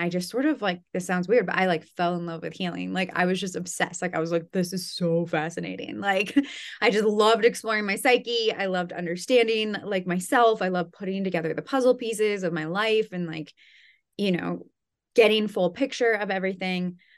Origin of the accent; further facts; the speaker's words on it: Iowa, United States; Well, I'm born and raised in the Midwest in Iowa. I had a British father and an American mother, so I kind of had a different, you know, two different kind of cultural upbringings.